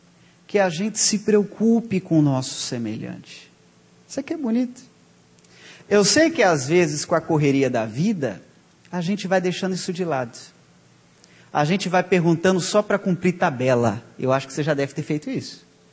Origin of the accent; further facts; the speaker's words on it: Mato Grosso, Brazil; Oh, lá para minha terra tem muito. A gente chama lá na minha terra, em Mato Grosso, de águas quentes.